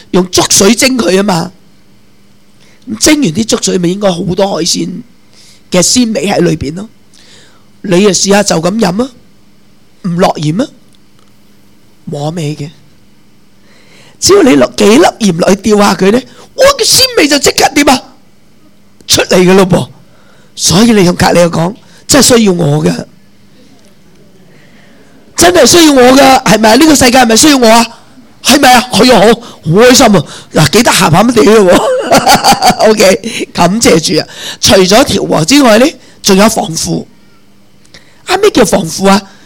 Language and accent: Cantonese; Chaozhou, Guangdong, China; 我七岁就识腌啦，我潮州人啊嘛